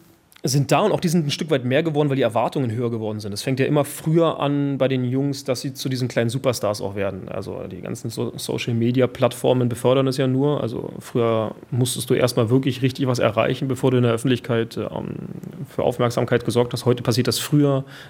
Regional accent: Berlin, Germany; born there; Ich würde es eher einordnen in bayerisch und weil geboren in Berlin.

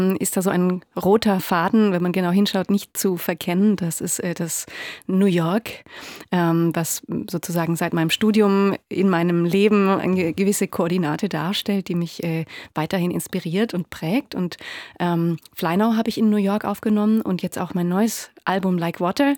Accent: Germany; Und ich als Deutsche bekommt man irgendwie andere Werte vermittelt im Normalfall.

